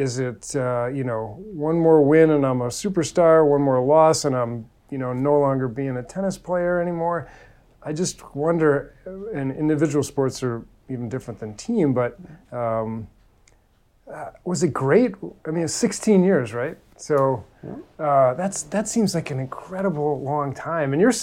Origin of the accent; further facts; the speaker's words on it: Midwest, United States; and I'm from the Midwest as well